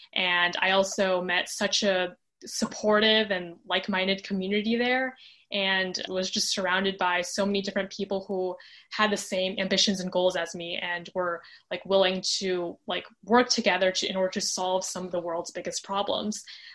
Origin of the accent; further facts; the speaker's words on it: Boston, Massachusetts, United States; I'm 16 and I'm from Boston.